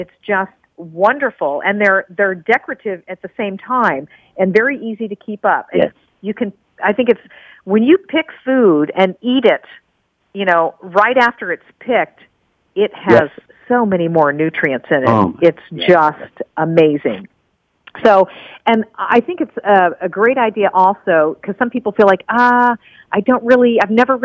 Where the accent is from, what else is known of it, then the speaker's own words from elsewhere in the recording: Virginia, United States; we had a big vegetable garden in our backyard when I grew up in Virginia